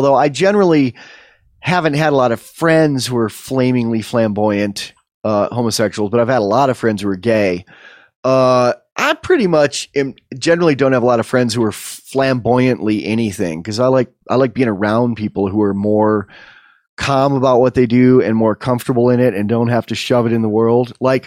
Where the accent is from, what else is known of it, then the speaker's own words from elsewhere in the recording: San Francisco, California, United States; I come from San Francisco and lived there 16 years, and my band played a lot of gay clubs.